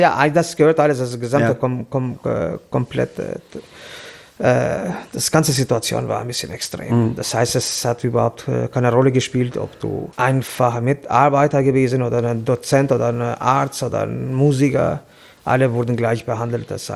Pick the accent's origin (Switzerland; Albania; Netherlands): Albania; Tirana, Tirana County; German is a second language; now in Germany; Ich komme aus Albanien, Tirana.